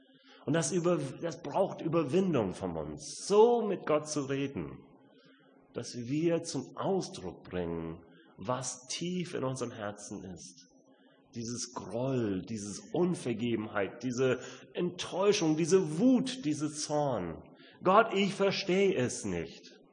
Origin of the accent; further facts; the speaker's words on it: Itzehoe, Schleswig-Holstein, Germany; bei uns in unserer Gemeinde in Itzehoe, wo ich herkomme, in unserer Baptistengemeinde